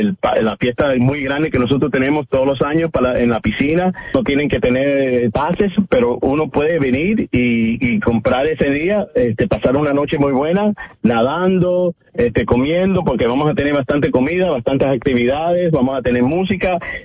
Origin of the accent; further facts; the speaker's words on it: Colombia; now in North Bergen, United States; porque yo soy colombiano y soy muy orgulloso de estar aquí en la ciudad de North Bergen